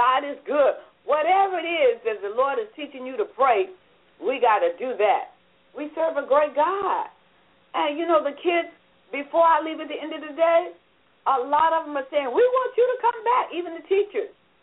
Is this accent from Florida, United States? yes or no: yes; Jacksonville, Florida, United States; But, you know, I was brought up here in Jacksonville partly.